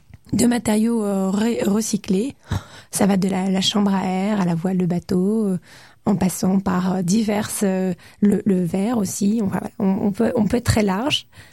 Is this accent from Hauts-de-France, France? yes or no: yes; Hauts-de-France, France; Moi, je suis originaire du Nord, je suis fille d'agriculteur, donc ça veut dire que j'ai grandi à la campagne. J'ai grandi dans un univers réellement connecté à la nature.